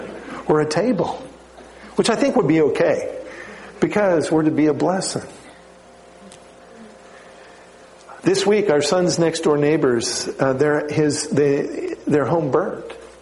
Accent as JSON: {"language": "English", "country": "Canada", "lives_now": "United States", "said": "Now, I was an international student here. I'm from Canada."}